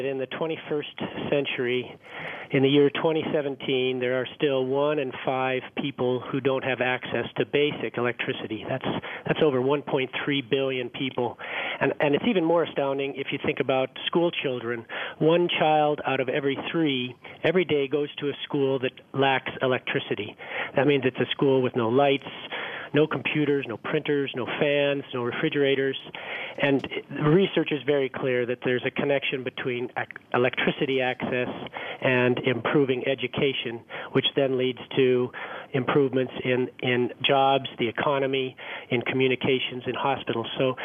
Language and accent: English; United States; And I've had friends, I'm American, I've had friends contact me